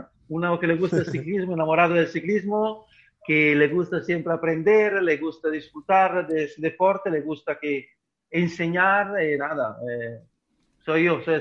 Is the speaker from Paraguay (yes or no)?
no; Italy; Spanish is a second language; now in Spain; siendo yo italiano, mujer española